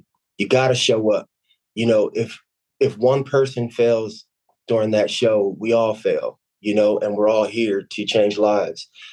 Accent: Camden, New Jersey, United States; I'm from Camden, New Jersey.

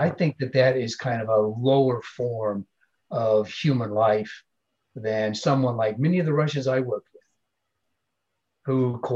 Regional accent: United States; You know, I'm an American

